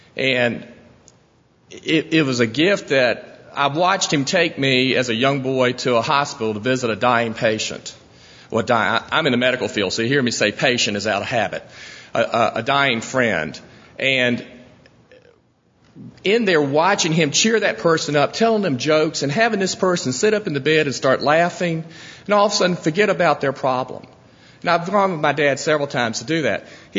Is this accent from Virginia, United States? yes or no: yes; Richmond, Virginia, United States; I grew up in Richmond, Virginia. Mother and father were very strong Christians, grew up in the church.